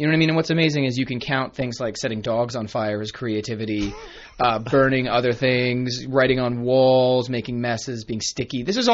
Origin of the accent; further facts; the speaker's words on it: Toronto, Ontario, Canada; This is where I was growing up in Toronto